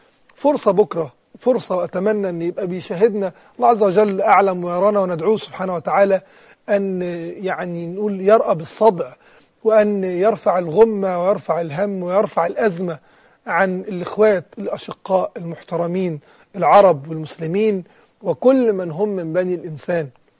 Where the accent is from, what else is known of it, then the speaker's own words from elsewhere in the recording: Egypt; أكيد أنا مصري بتمنى إن مصر تفوز